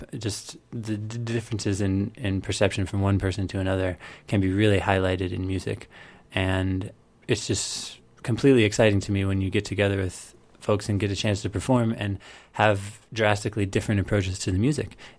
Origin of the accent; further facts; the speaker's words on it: Butler, Pennsylvania, United States; now in Chicago, United States; I grew up in Pennsylvania, just a little bit north of Pittsburgh, a town called Butler. And now in Chicago, I live on the north side of the city in a neighborhood called Old Irving Park.